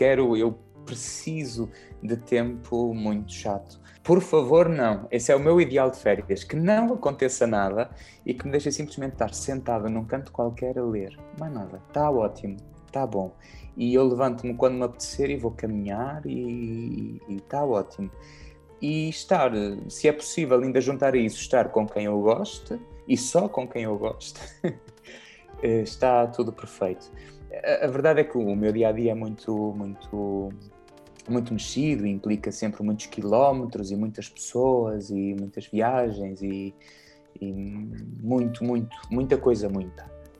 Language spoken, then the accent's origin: Portuguese; Centro, Portugal; Eu sou da Serra da Estrela, portanto adoro a mata, adoro a serra, é o meu habitat, sem dúvida, né? Eu nasci e cresci dentro do Parque Natural da Serra da Estrela